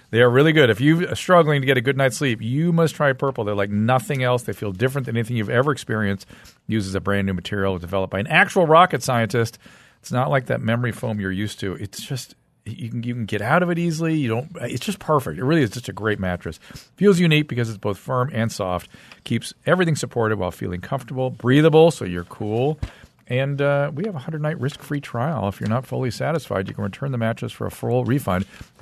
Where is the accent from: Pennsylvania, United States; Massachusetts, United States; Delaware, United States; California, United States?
California, United States; In Southern California.